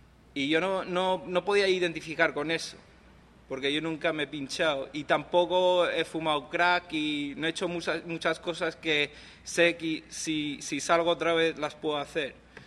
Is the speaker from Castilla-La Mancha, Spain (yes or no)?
no; Madrid, Community of Madrid, Spain; nací en Madrid, en España, y me crié en España.